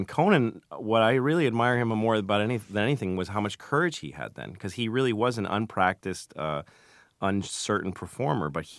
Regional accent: Boston, Massachusetts, United States; But I just loved stand-up my whole life, and I grew up in Boston

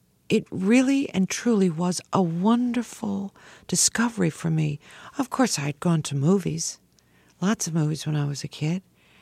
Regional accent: Buffalo, New York, United States; I grew up in Buffalo.

